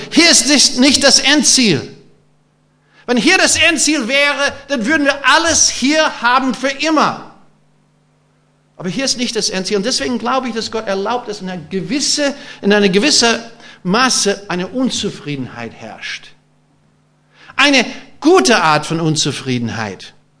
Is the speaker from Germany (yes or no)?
no; California, United States; German is a second language; bei uns in Kalifornien haben wir sogenannte Redwood-Bäume, also die wir Kalifornier kennen